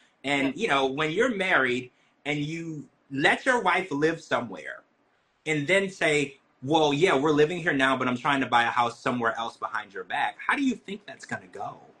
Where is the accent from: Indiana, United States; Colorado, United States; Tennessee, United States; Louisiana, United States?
Louisiana, United States; I grew up in Louisiana